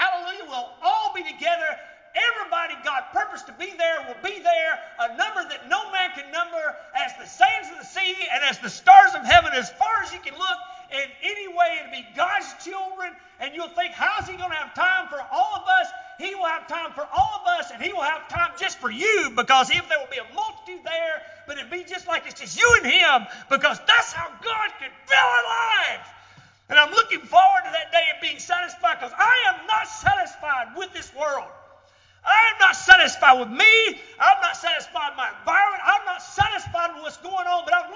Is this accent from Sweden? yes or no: no; Demarest, United States; born there; they tell me I was born there in Demarest on May the 16th, 1969.